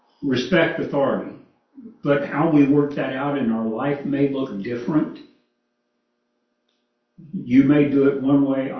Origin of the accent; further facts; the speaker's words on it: Kentucky, United States; You know, now, to be honest, I grew up in Kentucky in the 1960s, and I can remember when there were colored drinking fountains and white drinking fountains.